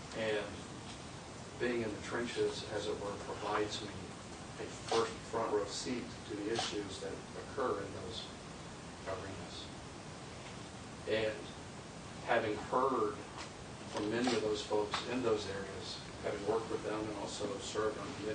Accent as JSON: {"language": "English", "town": "Carlisle", "country": "United States", "tie": "born or raised there", "said": "I'm a local. I grew up in Carlisle, born and raised."}